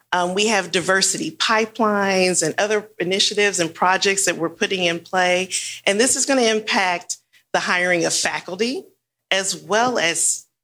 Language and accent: English; Houston, Texas, United States; And then switched over to back to Houston, my hometown, at Thurgood Marshall School of Law, where I was there for 12 years teaching.